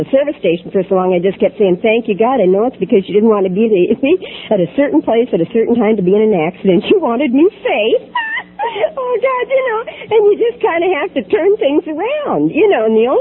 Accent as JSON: {"language": "English", "region": "Kansas", "country": "United States", "tie": "born or raised there", "said": "I was born and raised in Kansas, which is a dry state, and there was no alcoholism in my family."}